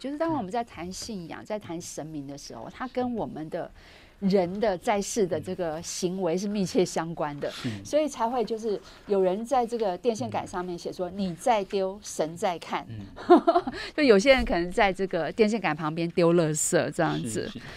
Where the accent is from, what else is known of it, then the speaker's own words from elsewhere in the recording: Taiwan; 其实作为台湾人，就是民间信仰真的是我们生活的一部分。